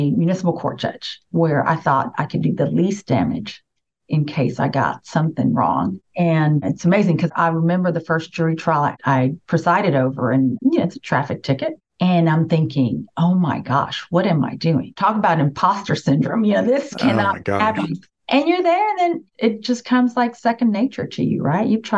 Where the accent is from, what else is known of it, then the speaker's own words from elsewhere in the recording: San Antonio, Texas, United States; So I grew up in San Antonio, went to Ursuline Academy, because if you're from San Antonio, you have to start with where you went to high school.